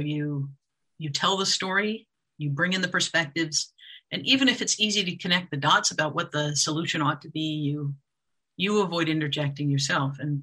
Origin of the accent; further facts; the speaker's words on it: Callaway, Florida, United States; I grew up in Callaway, which is tiny. Going to, you know, Panama City was the big city nearby.